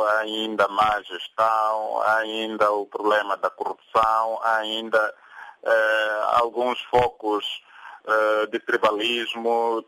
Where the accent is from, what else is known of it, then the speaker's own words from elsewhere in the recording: Angola; estamos a ganhar todos, enquanto angolanos